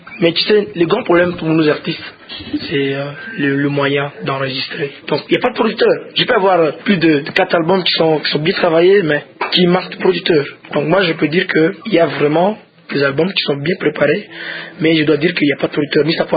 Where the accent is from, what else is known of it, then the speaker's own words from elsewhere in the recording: Goma, North Kivu, DR Congo; born there; Je suis artiste congolais, de nationalité congolaise, voilà. J'ai tiré mes origines à Goma. Je suis né à Goma, je suis d'une tribu Nandé.